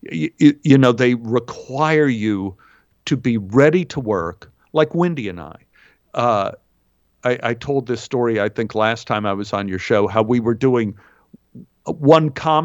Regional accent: Dallas, Texas, United States; I'm from Dallas, Texas.

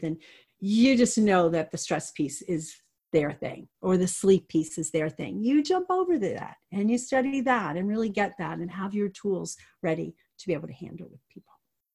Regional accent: New York, United States; I'm Italian. I'm from New York, and I am the oldest of 9 children.

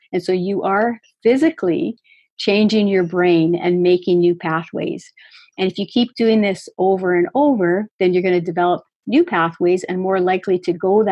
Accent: Saskatchewan, Canada; I'm from Saskatchewan and you're from Alberta. So we have prairie fields.

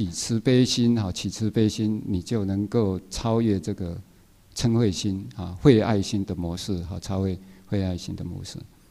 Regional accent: Taiwan; accent: Taiwanese Mandarin; 我说这个台湾国语啊，这个怕没有讲义，大家听不懂。

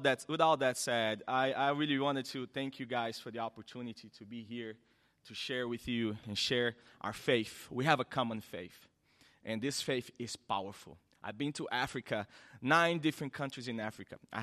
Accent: Brazil; Yeah, I'm from originally from Brazil.

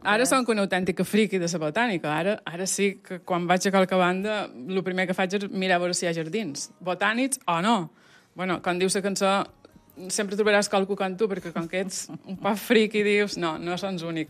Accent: Fornalutx, Balearic Islands, Spain; born there; jo he nascut a Fornalutx, Solla, una cama a cada banda.

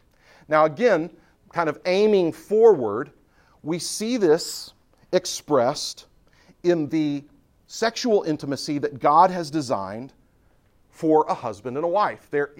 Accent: Houston, Texas, United States; I was raised in Houston, Texas. I was a high school student in the 1980s.

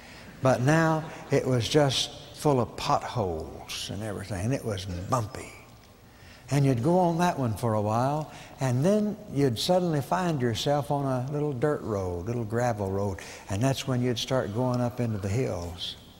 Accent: Fort Smith, Arkansas, United States; My folks lived, I grew up in Fort Smith, Arkansas, and I was going to Oklahoma Baptist University

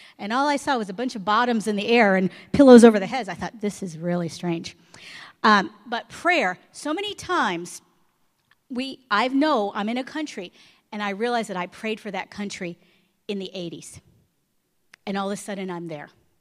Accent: Detroit, Michigan, United States; But with me, I'm from Detroit. I'm from a huge Italian family.

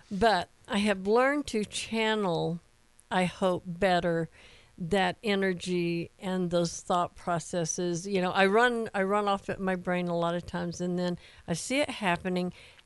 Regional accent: Atlanta, Georgia, United States; I'm from Atlanta. You can't tell me.

